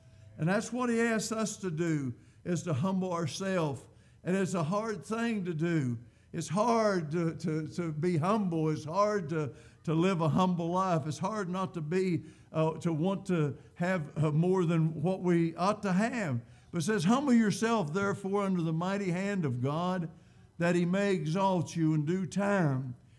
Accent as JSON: {"language": "English", "region": "West Virginia", "country": "United States", "tie": "born or raised there", "said": "You see, I'm a West Virginia native. I came from West Virginia. Can you imagine a man from Clay County, West Virginia, being preaching the places that I've been able to preach?"}